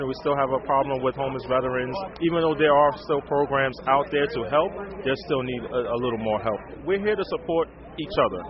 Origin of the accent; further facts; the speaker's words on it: Brooklyn, New York, United States; I'm from Brooklyn.